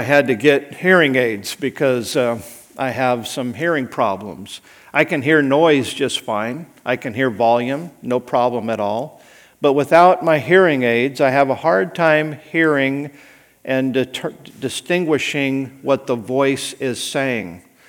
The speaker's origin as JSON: {"language": "English", "region": "Idaho", "country": "United States", "tie": "born or raised there", "said": "I grew up in Idaho. Are you kidding?"}